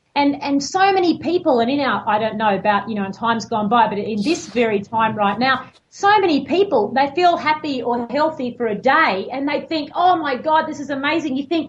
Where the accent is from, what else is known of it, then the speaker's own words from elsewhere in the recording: Queensland, Australia; I grew up there in Queensland, in the top of Australia. And I just grew up running around with no clothes on up the beach and up the trees and everything all day.